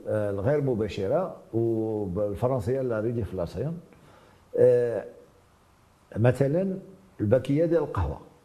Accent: Morocco; الخبره ديال اللي عندنا في المغرب

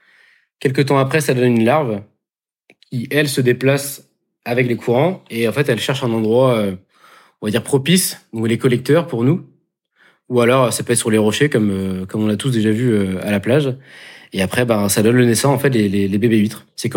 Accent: Plougrescant, Brittany, France; je viens de Plougrescamp, en Côte d'Armor, à côté de Paimpol-Tréguier, peut-être pour ceux qui peuvent connaître.

